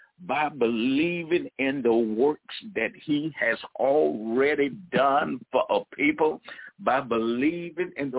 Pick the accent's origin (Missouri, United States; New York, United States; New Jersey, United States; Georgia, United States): Georgia, United States; I'm from Georgia, and they used the word passed away when somebody, you know, go to heaven.